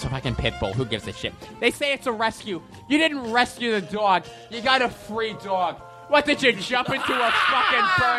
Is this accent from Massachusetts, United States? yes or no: yes; Boston, Massachusetts, United States; Knew him growing up in Boston.